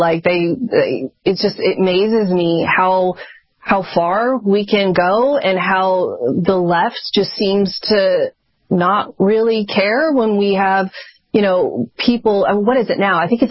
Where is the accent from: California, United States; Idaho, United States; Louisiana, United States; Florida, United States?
California, United States; I was actually homeschooled growing up, and I grew up in Southern California.